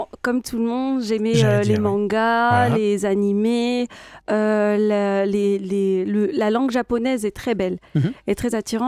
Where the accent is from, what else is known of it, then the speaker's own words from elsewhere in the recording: Le Mans, Pays de la Loire, France; Alors, je suis originaire du Mans.